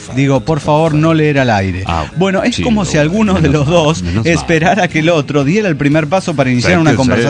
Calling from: Mexico City, Mexico; de Ciudad de México.

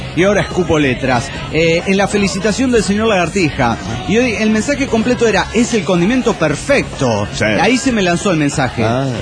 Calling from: Chihuahua, Mexico; de Chihuahua, México

